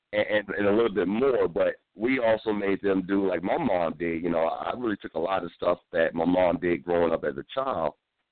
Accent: New York City, New York, United States; You know, growing up in New York City is different. It is so, so different.

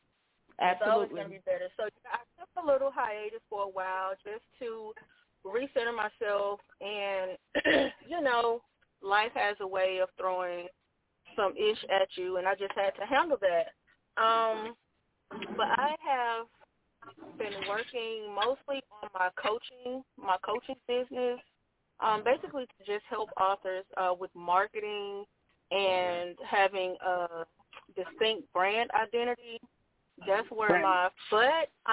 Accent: Georgia, United States; Okay, so I am a Southern Belle. I am from Georgia, born and raised.

